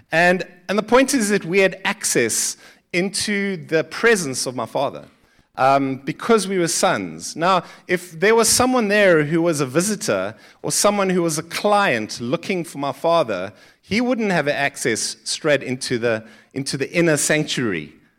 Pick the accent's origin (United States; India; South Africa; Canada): South Africa; Gqeberha, Eastern Cape; We grew up in the Eastern Cape in Port Elizabeth and Gqeberha, I think they call it now, which means Gqeberha.